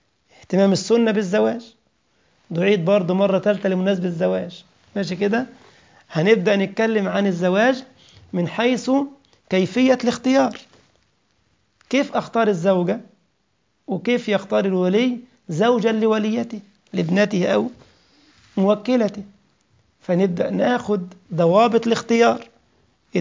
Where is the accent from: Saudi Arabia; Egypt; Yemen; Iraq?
Egypt; وكنا بنعلم الطلاب عندنا في مصر هذا الباب